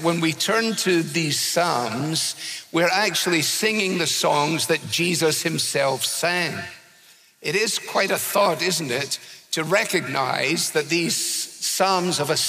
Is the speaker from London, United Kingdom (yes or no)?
no; Scotland, United Kingdom; as a Scotsman, I don't like to waste electricity or anything